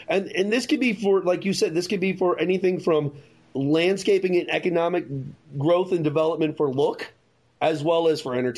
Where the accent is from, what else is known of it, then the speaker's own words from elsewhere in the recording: Florissant, Missouri, United States; I'm 36 years old. I grew up here in St. Louis, in North County, in Florissant, in Hazelwood.